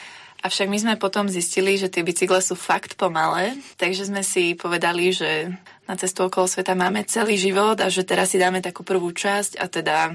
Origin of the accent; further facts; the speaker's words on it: Banská Bystrica, Banská Bystrica Region, Slovakia; som z Banskej Bystrice, som tu s mojim manželom.